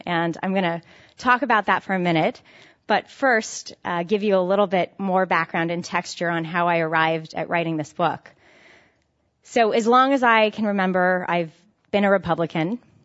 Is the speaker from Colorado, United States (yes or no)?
yes; Colorado, United States; found my way to Washington by volunteering on a Senate race in my home state of Colorado.